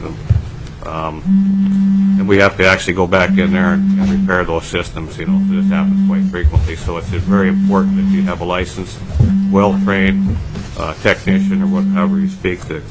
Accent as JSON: {"language": "English", "town": "Juneau", "region": "Alaska", "country": "United States", "tie": "born or raised there", "said": "I was born and raised in Juneau, Alaska. I worked all over the state, all the way from Prudhoe Bay down to Ketchikan."}